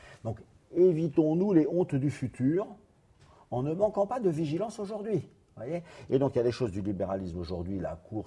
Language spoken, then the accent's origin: French; France; Non, je suis un Français.